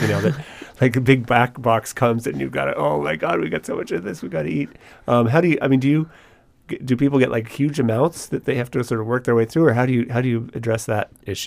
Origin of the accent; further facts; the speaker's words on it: Alaska, United States; I grew up in Alaska When I was younger, I don't even think you could buy fish in the grocery store.